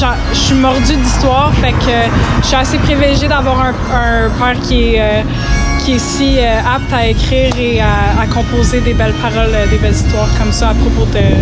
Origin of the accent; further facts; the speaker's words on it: Ottawa, Ontario, Canada; Moi, je viens d'Ottawa, puis les histoires de notre patrimoine, pour moi, c'est vraiment primordial.